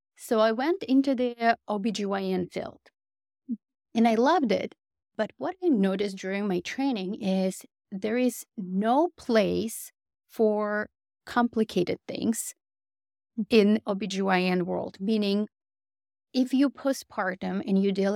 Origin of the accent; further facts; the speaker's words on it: Russia; moved away as an adult; I grew up in Russia and I went into medical school because I wanted to make a difference.